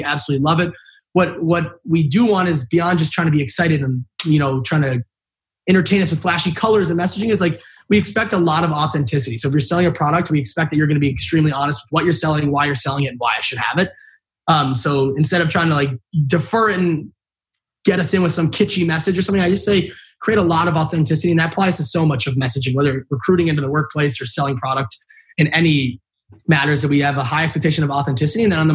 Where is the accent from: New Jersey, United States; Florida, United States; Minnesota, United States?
Minnesota, United States; I genuinely did love growing up in Minnesota. I grew up pretty much 25 minutes west of downtown Minneapolis, which is definitely more rural, but it's not like farm country.